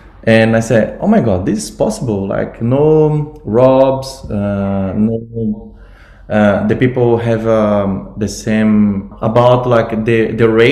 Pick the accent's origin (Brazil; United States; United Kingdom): Brazil; now in Sydney, Australia; I am from Brazil. I am 30 years old. I am a son of a guy called Francisco and a lady called Jacinta. Both are from Brazil